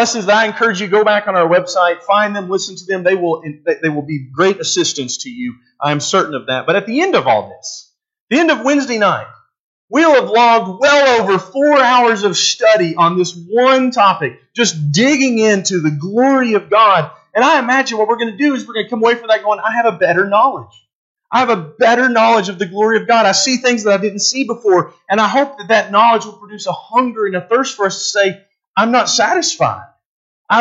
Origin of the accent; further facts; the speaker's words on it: United States; I was raised here in America where we didn't care.